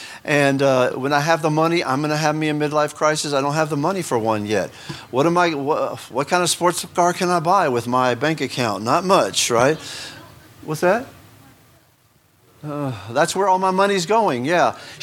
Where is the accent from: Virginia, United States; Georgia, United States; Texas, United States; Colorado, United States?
Texas, United States; Houston; Because when I was growing up in Houston, we always went to Galveston.